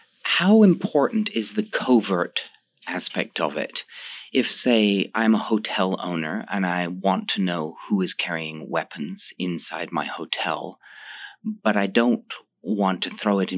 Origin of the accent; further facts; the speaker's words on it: Canada; As a Canadian